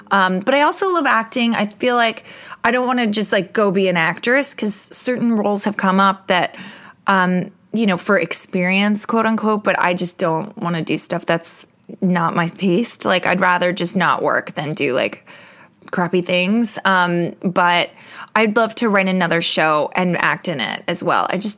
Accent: New York, United States; Like I'm a New Yorker. I don't drive.

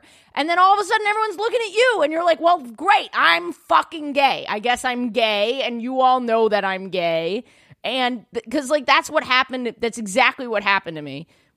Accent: New York City, New York, United States; Yeah, I grew up like in Yorkville, like, oh, yeah, right below Harlem, above.

